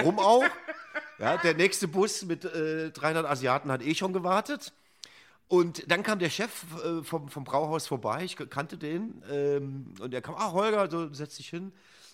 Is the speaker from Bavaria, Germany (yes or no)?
no; Idar-Oberstein, Rhineland-Palatinate, Germany; Ja, ich komme ja aus Idar-Oberstein im Hunsrück.